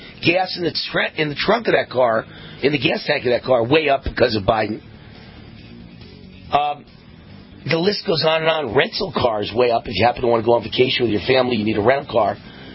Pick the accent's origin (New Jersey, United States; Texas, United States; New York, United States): New York, United States; Sadly, Trump and I could be twin brothers. We're both from New York